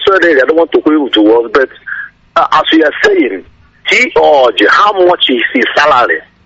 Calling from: Aba, Abia, Nigeria; I'm calling from Aba.

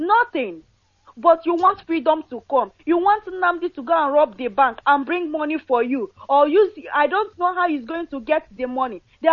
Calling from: Nigeria; I'm calling from Israel.

